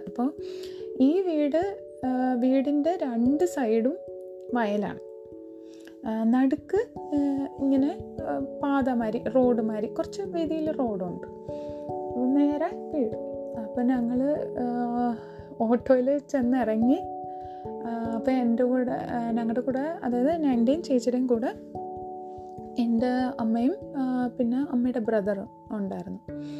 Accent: Thiruvananthapuram, Kerala, India; now in Palakkad, India; ഞാൻ ജനിച്ചു വളർന്നതൊക്കെ തിരുവനന്തപുരത്താണ്. കുറച്ച് വലുതായി കഴിഞ്ഞിട്ടാണ് ഞങ്ങൾ പാലക്കാടേക്ക് സെറ്റിൽ ചെയ്യുന്നത്.

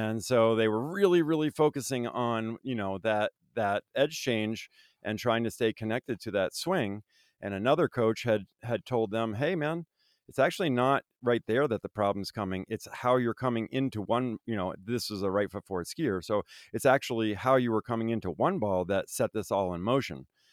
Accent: Vermont, United States; I mean, I grew up in Vermont. Back before, you know, video and internet and all that.

